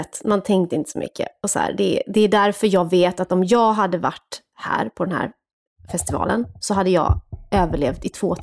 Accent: Småland, Sweden; Men jag kommer ju från Småland

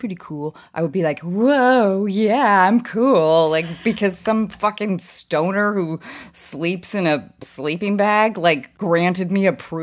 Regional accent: Edmonds, Washington, United States; Edmonds, Washington.

